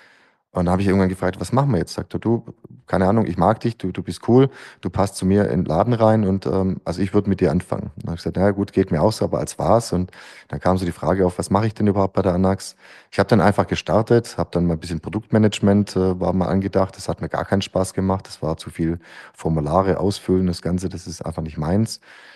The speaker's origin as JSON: {"language": "German", "town": "Stuttgart", "region": "Baden-Württemberg", "country": "Germany", "said": "Wie man sich vorstellen kann, als Stuttgarter ist man stolz, ein Nummernschild zu haben, wo das S draufsteht für Stuttgart und nicht PF für Pforzheim."}